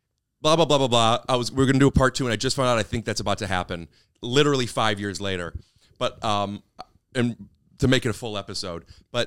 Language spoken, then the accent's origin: English; Ohio, United States; We were a good team, and I'm from Northeast Ohio, where they're from.